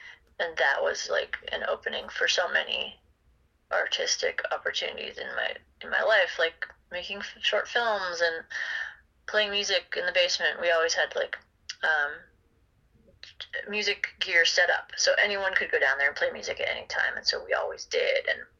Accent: Pacific Northwest, United States; and I think just growing up in the Pacific Northwest at the time of DIY, like do it yourself, community momentum was a huge part of it.

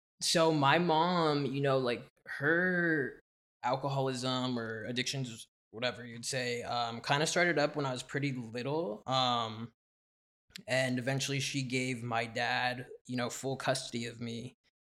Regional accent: Taos, New Mexico, United States; I'm from New Mexico, northern New Mexico, a little town in... called Taos.

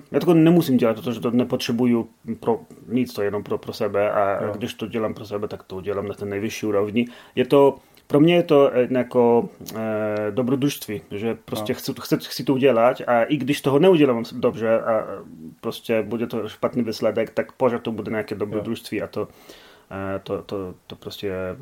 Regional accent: Poland; Czech is a second language; now in London, United Kingdom; já a jako všichni Poláci bydlím v Londýně.

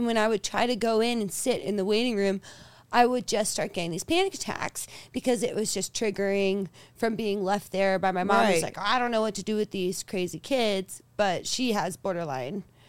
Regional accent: Darksville, West Virginia, United States; I'm originally from West Virginia.

